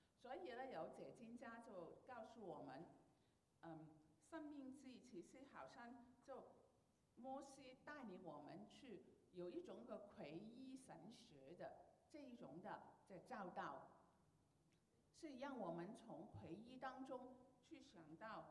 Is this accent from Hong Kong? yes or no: yes; Hong Kong; 我们香港人就是永居